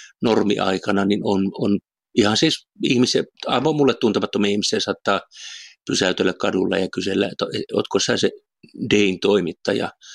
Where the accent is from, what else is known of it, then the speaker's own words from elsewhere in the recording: Äänekoski, Central Finland, Finland; also born or lived in South Ostrobothnia; now in Oulu, Finland; mä oon kyllä syntynyt ja 18 ensimmäistä vuottani elänyt tuolla Keski-Suomessa Jyväskylän Liepeellä Äänekoskella, eli sieltä on ponnistanut maailmalle ja tullut tänne pohjoisiin.